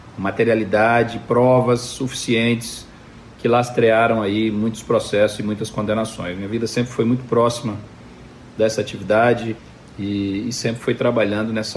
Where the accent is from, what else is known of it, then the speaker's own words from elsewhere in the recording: Brasília, Federal District, Brazil; Eu sou nascido e criado em Brasília